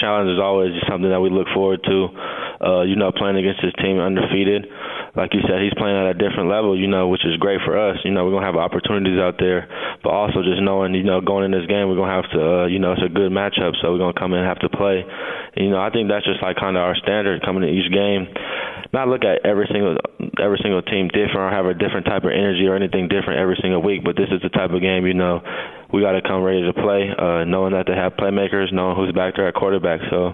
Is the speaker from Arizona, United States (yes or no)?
yes; Arizona, United States; That's my brother. We went to the same high school. We're both from Arizona.